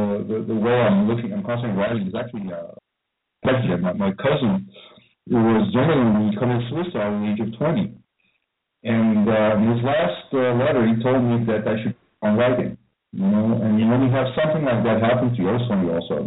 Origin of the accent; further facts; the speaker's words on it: France; English is a second language; also born or lived in United States; now in Denmark; I'm French. I live in the States when I was a kid, so this explains my horrible accent. And I write both in French and English.